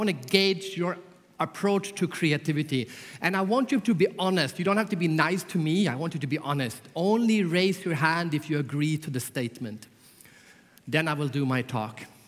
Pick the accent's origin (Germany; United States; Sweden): Sweden; For example, I'm from Sweden. In Sweden, in Europe, it will tend to be maybe 60 to 80%.